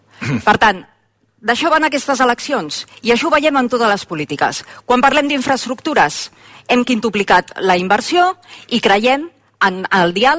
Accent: Catalonia, Spain; A mi em fa vergonya com a catalana.

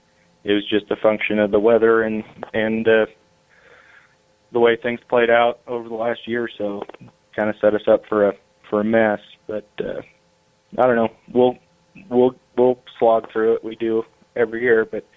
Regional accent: Boise, Idaho, United States; I grew up in Boise, Idaho, or around Boise, Idaho

